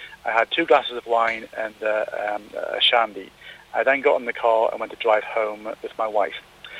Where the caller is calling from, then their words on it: Alicante, Valencian Community, Spain; I'm from Alicante.